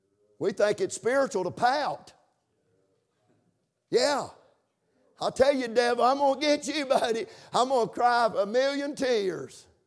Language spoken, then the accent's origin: English; Rosman, North Carolina, United States; I was raised in Rosman, North Carolina. Y'all knew that.